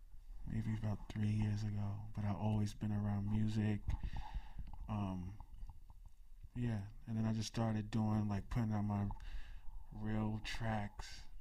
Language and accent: English; New York City, New York, United States; I'm from Queens, yeah.